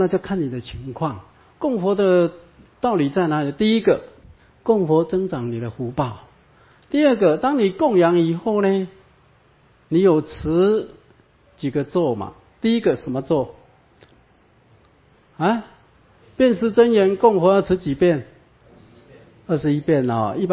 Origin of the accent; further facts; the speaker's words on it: China; 可罗马拼音我们中国人读起来怪怪的